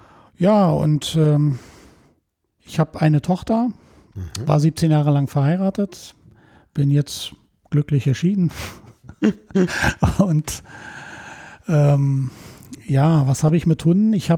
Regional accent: Berlin, Germany; born there; Gut, ich bin in Neukölln geboren. Ich habe gewohnt im Märkischen Viertel.

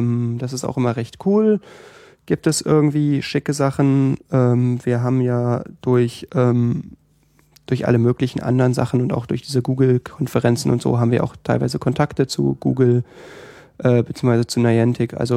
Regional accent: Berlin, Germany; Also ich muss ehrlich sagen, ich bin ja Berliner, ich bin hier aufgewachsen.

